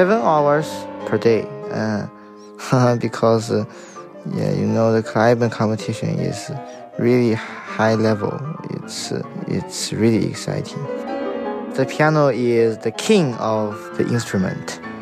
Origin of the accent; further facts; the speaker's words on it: Shanghai, China; English is a second language; I come from Shanghai, China, and I'm 14 years old.